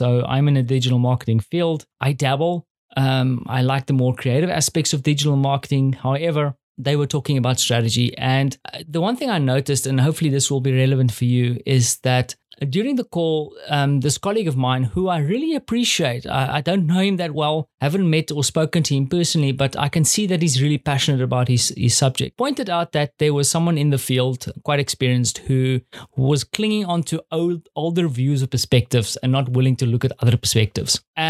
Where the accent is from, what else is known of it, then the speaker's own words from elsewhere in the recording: South Africa; As a South African, I grew up in a South Africa that felt or that had a system that said that a certain skin color had preferential treatment over another.